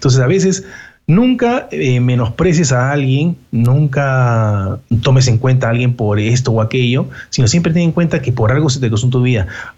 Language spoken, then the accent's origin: Spanish; Venezuela; Ah, yo soy venezolano.